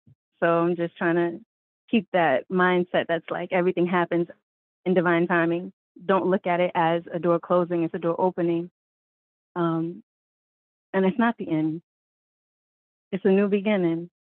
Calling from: New England, United States; I'm in New England, and I'm just really grateful.

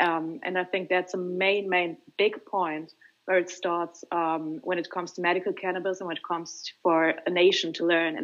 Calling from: Germany; Well, I'm talking from the German side.

